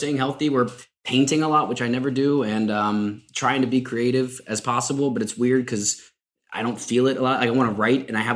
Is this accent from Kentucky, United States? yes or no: yes; Kentucky, United States; You know, I remember being born and raised in Kentucky. It's obviously a very religious place in many parts.